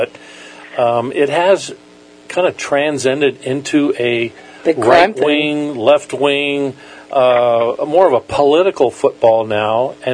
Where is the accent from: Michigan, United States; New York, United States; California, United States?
California, United States; I grew up in the Sacramento Valley